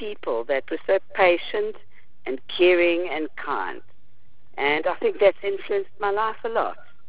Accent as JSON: {"language": "English", "country": "Zimbabwe", "tie": "born or raised there", "said": "growing up in Zimbabwe, we had a lot of male caretakers, which we politically incorrectly called houseboys"}